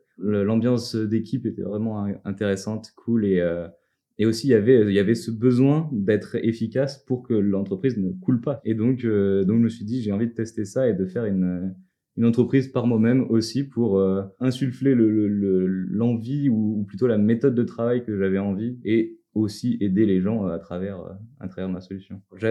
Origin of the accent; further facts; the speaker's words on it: Auvergne-Rhône-Alpes, France; 23 ans, je viens d'Ardèche